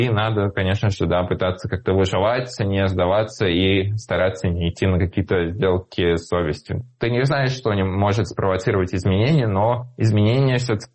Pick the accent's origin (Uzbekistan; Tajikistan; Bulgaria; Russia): Russia; Я россиянин, я жил всю жизнь свою в России